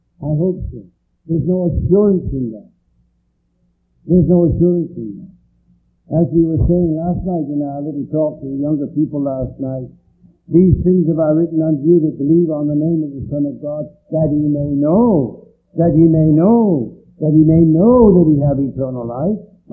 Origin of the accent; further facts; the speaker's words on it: Bristol, South West England, United Kingdom; Where do you come from? I said, Bristol.